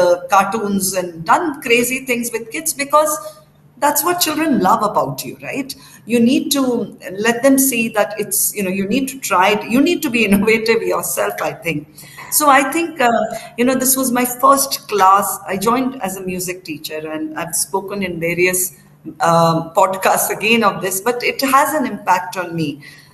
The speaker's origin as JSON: {"language": "English", "town": "Dehradun", "region": "Uttarakhand", "country": "India", "said": "I'm from Dehradun. It's a small town full of schools."}